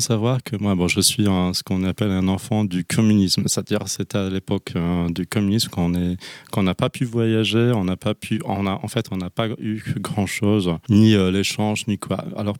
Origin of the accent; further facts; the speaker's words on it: Warsaw, Masovian Voivodeship, Poland; now in France; Par mes grands-parents, et moi et mon frère, nous sommes nés déjà à Varsovie. Donc on est resté à Varsovie, et puis moi j'ai déménagé en France en 2017.